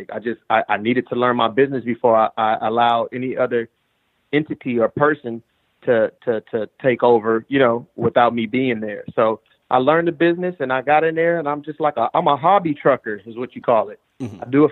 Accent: Los Angeles, California, United States; I got one kid right now, and I'm from Los Angeles, California.

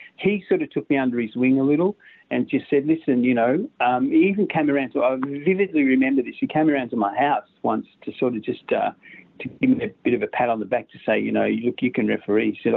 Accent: St Kilda, Victoria, Australia; and I was born and bred in St Kilda.

